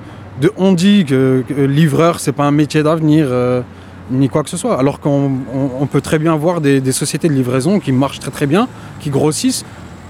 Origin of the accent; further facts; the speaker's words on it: Mulhouse, Grand Est, France; now in Lorient, France; mais je viens, moi, à l'origine de Mulhouse.